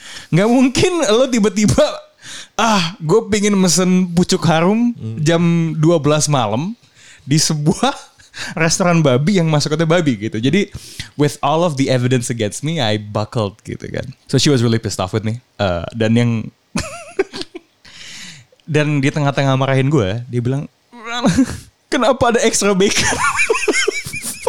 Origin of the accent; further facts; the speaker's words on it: United States; Gue dulu waktu kecil di US ya, memang lebih leluasa di sini sih sebenarnya.